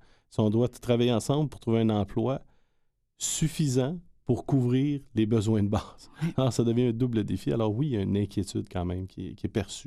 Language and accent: French; Quebec, Canada; Moi, je viens de la région de Gaspésie.